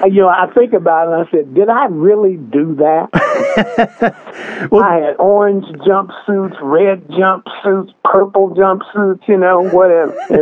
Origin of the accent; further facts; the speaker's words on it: Compton, California, United States; I didn't feel like I was somebody from Los Angeles, Compton, California, you know. I felt like a D.C. native.